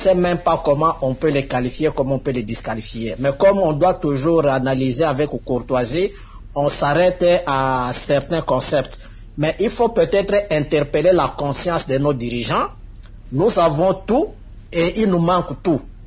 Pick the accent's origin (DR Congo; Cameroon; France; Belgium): DR Congo; chez nous, en République démocratique du Congo